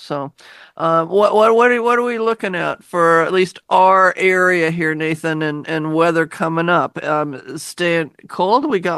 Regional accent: Laurelhurst, United States; in growing up in Laurelhurst, I mean, we walked to school for grade school, and then in junior high and high school, we carpooled and didn't do buses.

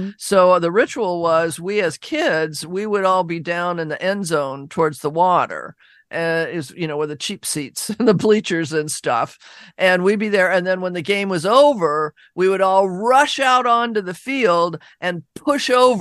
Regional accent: Seattle, Washington, United States; we grew up as Huskies and we grew up in the backyard. I grew up in Laurelhurst.

